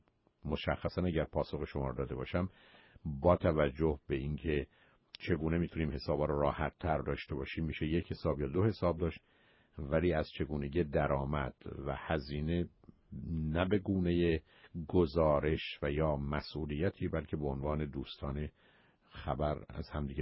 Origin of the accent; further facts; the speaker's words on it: Iran; بسیاری از ما که از ایران آمدیم